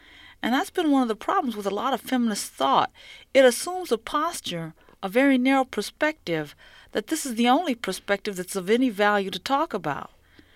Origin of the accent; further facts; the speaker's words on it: United States; I'm a black of slave origin. I've been cut off from Africa. I am really an American.